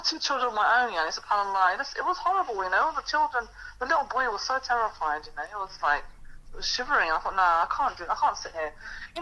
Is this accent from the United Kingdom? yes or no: yes; London, United Kingdom; You know, I've always had a hard time growing up in London.